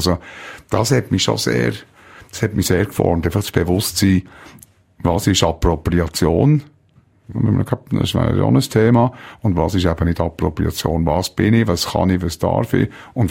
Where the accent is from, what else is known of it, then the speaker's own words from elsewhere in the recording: Switzerland; als Schweizer haben wir halt einfach so gewisse